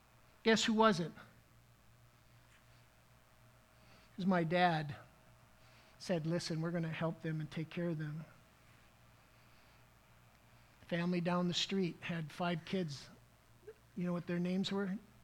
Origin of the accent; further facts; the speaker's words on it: Minnesota, United States; I've told you over and over again that we grew up on the Indian reservation in northern Minnesota.